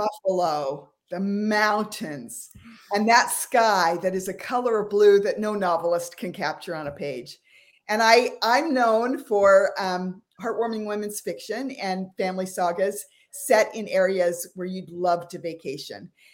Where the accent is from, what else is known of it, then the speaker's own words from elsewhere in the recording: Sun Valley, Idaho, United States; Our trip to Wyoming was almost like my home state. I grew up in Sun Valley, Idaho area.